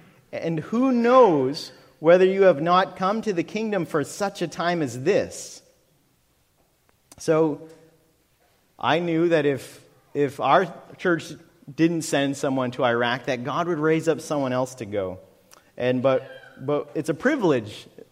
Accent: United States; And as a Christian and as American in this place, I figured I'd be on the top of the list for people that are hated and persecuted.

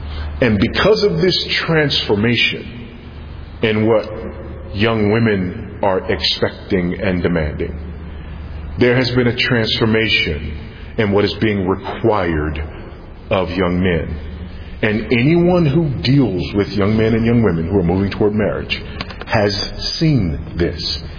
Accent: United States; So I'm not saying that it's controversial from the standpoint of me as an American living in another context.

